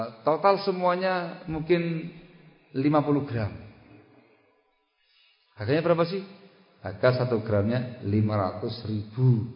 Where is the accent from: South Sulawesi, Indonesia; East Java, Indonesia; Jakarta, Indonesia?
East Java, Indonesia; Saya orang Madura.